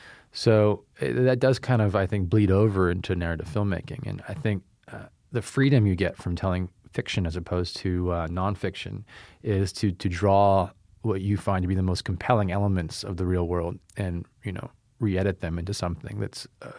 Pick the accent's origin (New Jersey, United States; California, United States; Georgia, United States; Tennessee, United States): California, United States; I feel like I'm from the Bay Area, from the East Bay